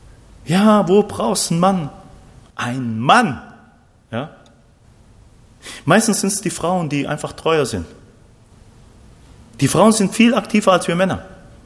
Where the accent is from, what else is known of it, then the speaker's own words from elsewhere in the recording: Argentina; German is a second language; Also bei uns in Argentinien gibt es immer oft Streik und dann streiken die Busse, dann streiken die Züge